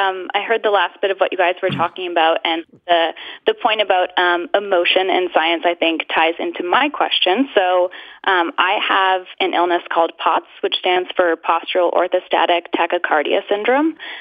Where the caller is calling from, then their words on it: Ipswich, Massachusetts, United States; I'm calling from Ipswich, Massachusetts.